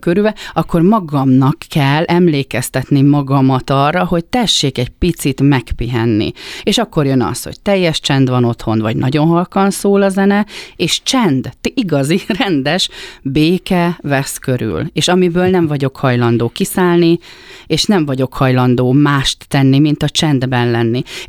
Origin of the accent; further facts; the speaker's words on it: Endrőd, Békés, Hungary; én úgy is nőttem fel, hogy egy kicsit beljebb költöztünk ugyan a Tanyáról, a apukám úgy hívta mindig a civilizációba, tehát tényleg egy kicsit beljebb, de azért az endrődi falu részre, tehát én a falu közepén laktam